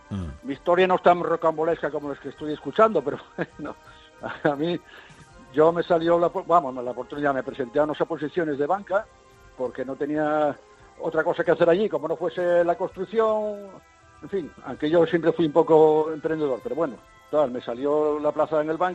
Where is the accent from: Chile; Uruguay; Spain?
Spain; Asturias; now in Jerez, Spain; los asturianos tenemos algo muy arraigado de nuestro pueblo. Mi pueblo es un pueblo de la cuenca minera.